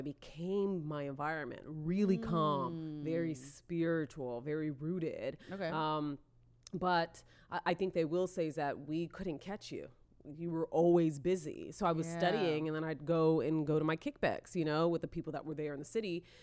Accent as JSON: {"language": "English", "region": "Florida", "country": "United States", "tie": "born there", "also_born_or_lived": "Oklahoma", "said": "I'm a Florida girl."}